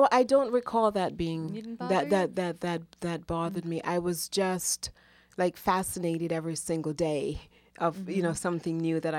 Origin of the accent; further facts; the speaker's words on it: Jamaica; No, I'm originally from Jamaica, West Indies.